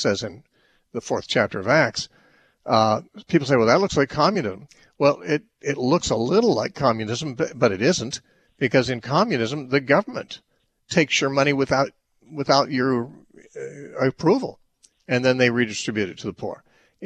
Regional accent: Temecula, California, United States; All right, we'll talk next to Waldo in Temecula, California, my hometown.

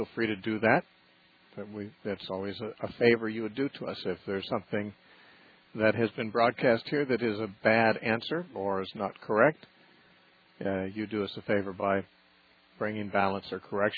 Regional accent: United States; born there; like the period when I was born in America, almost all of the little boys were circumcised at birth

